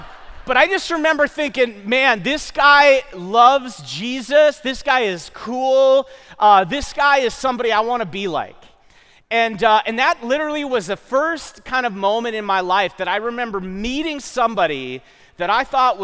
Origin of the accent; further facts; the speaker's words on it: Fargo, North Dakota, United States; Okay, so that's memory one of growing up in Fargo-Moorhead.